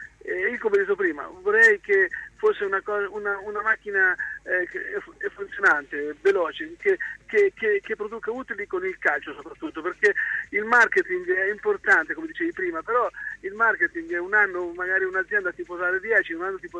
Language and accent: Italian; Marche, Italy; Io non è che so proprio di Ancona, sono della provincia